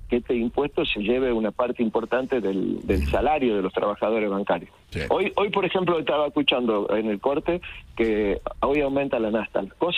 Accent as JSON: {"language": "Spanish", "region": "Tucumán", "country": "Argentina", "said": "Para nosotros el 9 de julio es una fecha muy importante para los tucumanos y para todos los argentinos."}